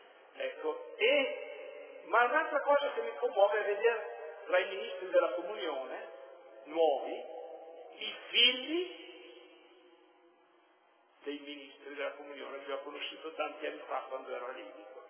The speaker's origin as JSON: {"language": "Italian", "region": "Trentino-Alto Adige", "country": "Italy", "said": "Per me che vengo dalle Dolomiti di Brenta"}